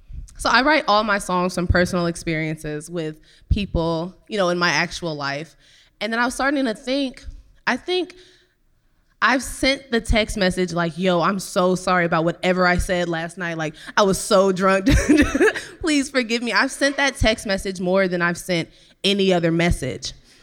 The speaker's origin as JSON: {"language": "English", "town": "Richmond", "region": "California", "country": "United States", "lives_now": "Vallejo, United States", "said": "Yeah, I'm from Richmond. Live in Vallejo."}